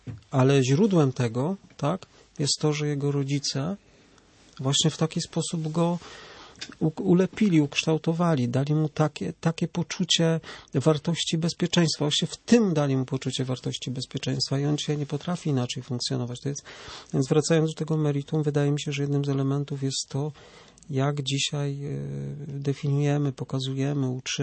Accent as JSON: {"language": "Polish", "town": "Łódź", "region": "Łódź Voivodeship", "country": "Poland", "said": "I pochodzę z Łodzi."}